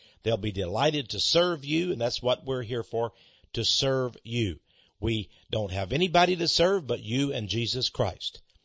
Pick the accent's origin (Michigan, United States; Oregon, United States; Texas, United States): Texas, United States; accent: Texas; with my Texas accent